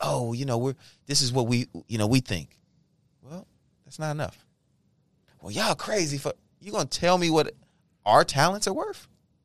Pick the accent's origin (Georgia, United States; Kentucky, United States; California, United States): California, United States; San Francisco; He's been my friend since we were, we're both from San Francisco. Came up in this game pretty much together.